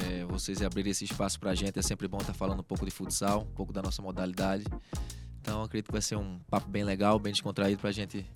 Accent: Recife, Pernambuco, Brazil; Eu sou de Recife, né? Natural de Recife.

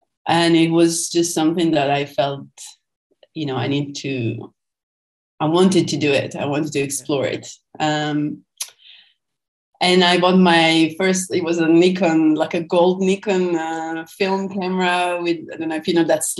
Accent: Israel; I grew up in Israel, and I think the context is a little bit is important, actually, because I grew up in a religious home

